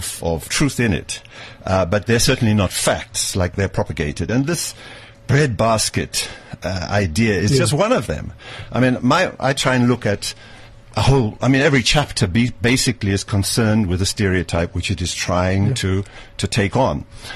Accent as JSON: {"language": "English", "country": "South Africa", "said": "I'm a South African."}